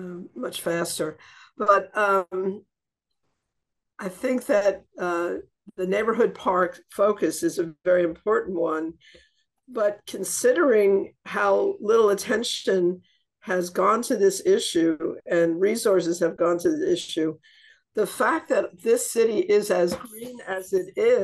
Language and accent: English; Bronx, New York, United States; to me as a New Yorker who grew up with a whole lot more built environment than natural environment. Although there was a neighborhood park near where I grew up. It was called Franz Siegel Park in the Bronx.